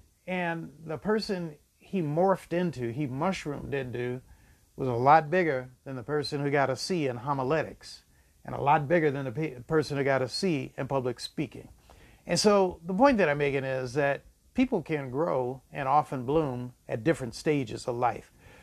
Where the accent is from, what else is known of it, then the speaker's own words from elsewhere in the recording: New Orleans, Louisiana, United States; born there; I'm a love child because I was born in New Orleans to my parents who were just young and in love.